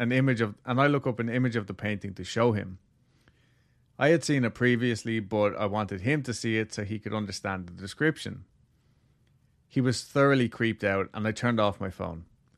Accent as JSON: {"language": "English", "region": "Texas", "country": "United States", "said": "I'm originally from North Texas, but now live in South California."}